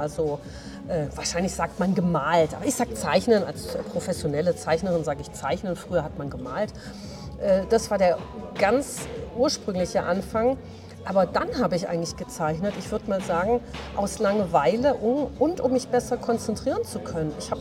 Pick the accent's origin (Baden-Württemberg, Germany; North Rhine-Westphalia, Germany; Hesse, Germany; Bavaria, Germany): Baden-Württemberg, Germany; Stuttgart; born there; now in Berlin, Germany; Ich bin in Stuttgart geboren, bin also eine gebürtige Schwäbin, lebe aber schon so lange in Berlin, dass man das halt auch gar nicht mehr hört.